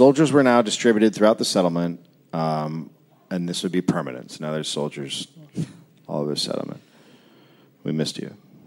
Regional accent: United States; And I'm from America

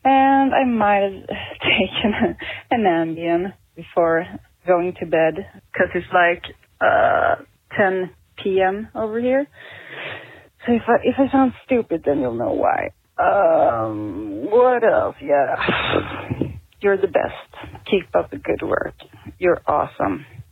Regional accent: Sweden; I'm 31 from Sweden.

